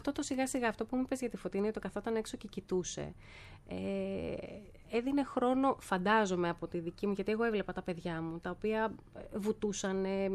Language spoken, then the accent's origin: Greek; Thessaloniki, Central Macedonia, Greece; born there; Είμαι από τους ανθρώπους που, ενώ γεννήθηκα στη Θεσσαλονίκη, έχω βρεθεί σε πολλές θάλασσες εκεί στη Χαλκιδική